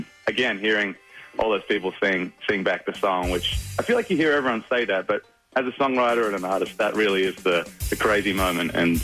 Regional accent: Australia; I'm from Australia

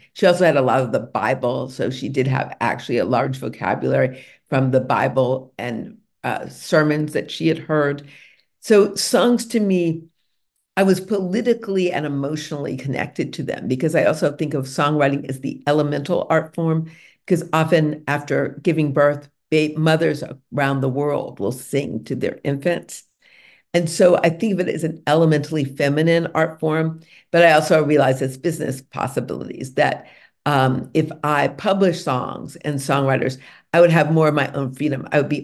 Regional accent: Detroit, Michigan, United States; born there; the reason I knew that was because I was born in Detroit.

